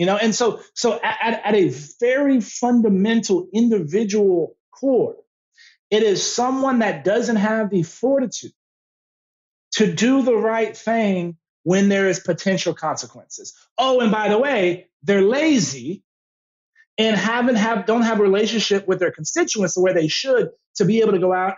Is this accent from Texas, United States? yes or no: yes; San Antonio, Texas, United States; I'm from born and raised in San Antonio.